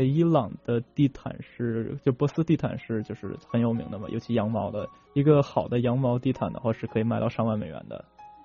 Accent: China; now in Seattle, United States; 因为车厢轨道整个东西都是我们中国人做的

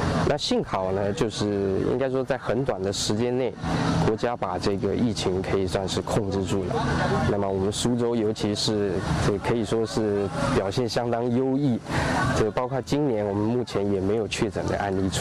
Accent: Taiwan; now in China; ，那我来祖国大陆已经有15年了，那基本上是常住在这个地方，那我本身现在也组成了一个两岸婚姻家庭，我的太太是苏州人，那么我女儿也是苏州人。

